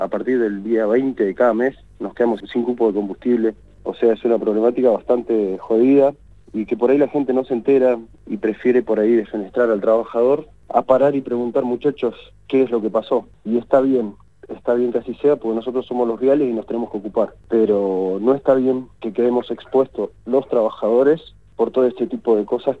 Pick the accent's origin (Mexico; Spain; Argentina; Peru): Argentina; San Martín; nosotros somos vecinos de San Martín, nosotros somos de acá.